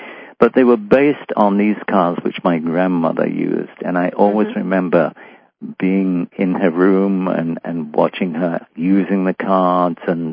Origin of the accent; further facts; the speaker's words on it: London, United Kingdom; also born or lived in Nottingham; I grew up during the Second World War. I was born in London, and I was born in 1934. And when war broke out in 1939, we moved up to Nottingham, a Robin Hood country, for the duration of the war. Then we moved back to London again.